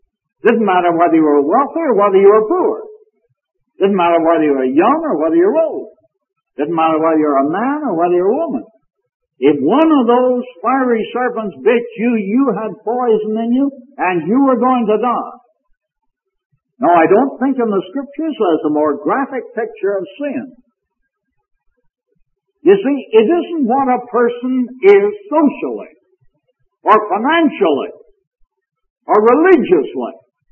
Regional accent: Canada; Now, being a Canadian, I was not reared on hot biscuits for breakfast.

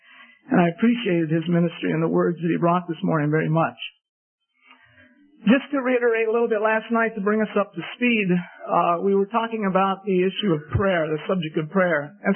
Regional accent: Philippines; I grew up in the Philippines and received training as a linguist, went back to analyze one of the Philippine languages.

